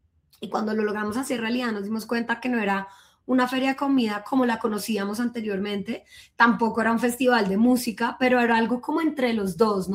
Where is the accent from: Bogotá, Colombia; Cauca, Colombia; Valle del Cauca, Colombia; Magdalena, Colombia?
Bogotá, Colombia; como bogotanos también